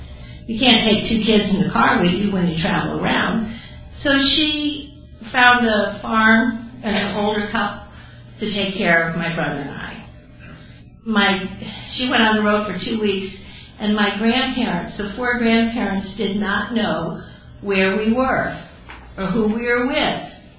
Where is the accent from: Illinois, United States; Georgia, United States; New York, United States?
Illinois, United States; born there; I was born in Illinois. Not too far from Arkansas, right?